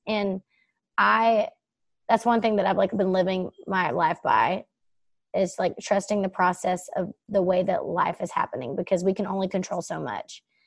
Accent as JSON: {"language": "English", "town": "Baytown", "region": "Texas", "country": "United States", "tie": "born or raised there", "said": "I grew up in Baytown, which is like, I feel like it's like … with some 808 beats. Like, it's super fun, kind of ghetto, which is totally me."}